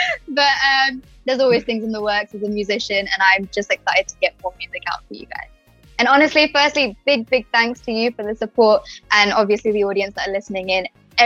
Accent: England, United Kingdom; first language Telugu; English is a second language; I'm English and I'm Telugu. I was brought around these both two cultures

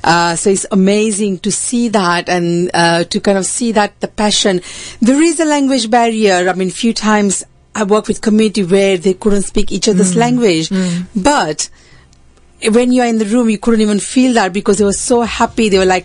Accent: Gujarat, India; Well, I'm from originally from India, Gujarat, and I started dancing at the age of probably 6-7

